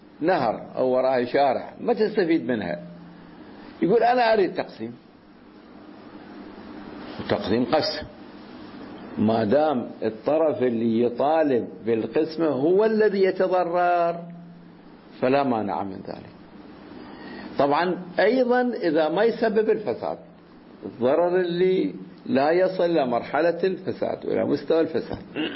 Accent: Iraq; صار عندنا في العراق في بعض المناطق أيضا

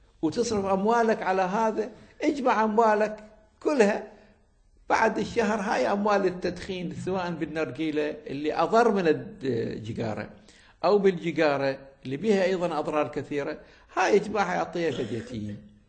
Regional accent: Iraq; كانت مستعمرات عندنا في العراق أيضا

